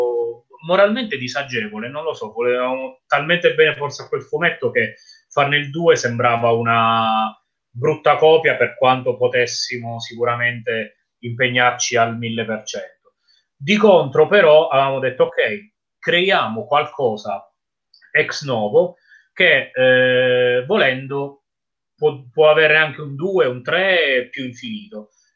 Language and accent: Italian; Sulmona, Abruzzo, Italy; Mi sono ritrovato, mi trovo a mio agio perché è il mio paese nativo, Sulmona